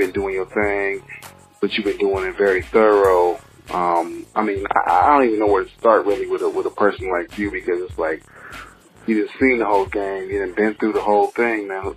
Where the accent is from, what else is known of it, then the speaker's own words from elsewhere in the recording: Akron, Ohio, United States; I'm from Akron, so, you know, I'm hometown LeBron James, so this is like official for sure.